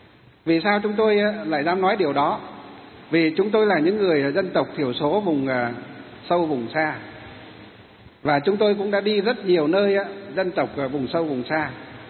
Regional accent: Hòa Bình, Vietnam; chúng tôi được sinh ra ở tỉnh Hòa Bình. Tỉnh Hòa Bình là gì? là cái tỉnh mà làm ra một trong những cái thủy điện đầu tiên của Việt Nam chúng ta là thủy điện Hòa Bình.

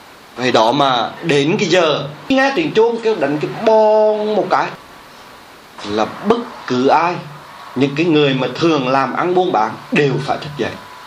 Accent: Long Thọ, Thừa Thiên Huế, Vietnam; cái canh gà ở bên chỗ cái vùng mà Long Thọ ở bên này, mà vùng Long Thọ là quê hương của chúng tôi.

